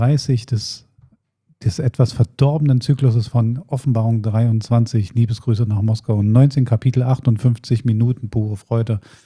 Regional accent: Berlin, Germany; Wir als Berliner sind ja da ein bisschen vorgeimpft.

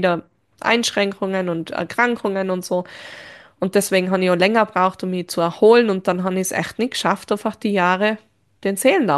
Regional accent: Reutte, Tyrol, Austria; ich bin dann von Innsbruck nach Reutte zurückgezogen, zu meinem Heimatort

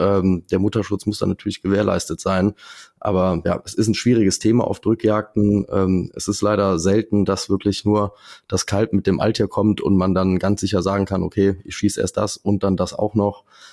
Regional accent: Eifel, Germany; Bei uns in der Eifel ist es zum Beispiel so, wir haben super viele Hirsche.

